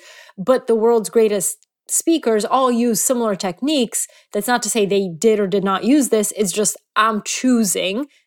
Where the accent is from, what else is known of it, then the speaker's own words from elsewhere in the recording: Bulgaria; I'm from Bulgaria.